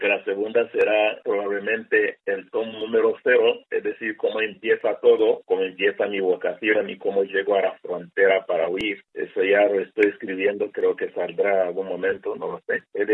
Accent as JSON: {"language": "Spanish", "country": "Rwanda", "second_language": "Spanish", "moved": "yes", "said": "conocía mi país porque había vivido en mi país y conocía mi problema porque había salido de Ruanda a causa de genocidio"}